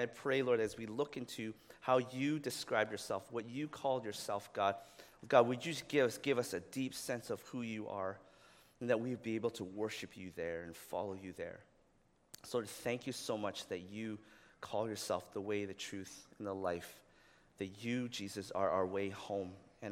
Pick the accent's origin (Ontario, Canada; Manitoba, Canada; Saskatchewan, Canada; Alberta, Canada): Saskatchewan, Canada; Regina; every year, we were growing up in Regina, Saskatchewan.